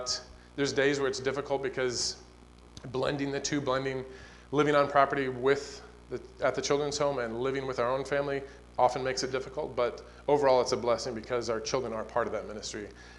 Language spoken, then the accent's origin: English; Iowa, United States; now in South Africa; we are from South Africa, or we're from Iowa, from this church. We grew up here, and we've been in South Africa for 12 years.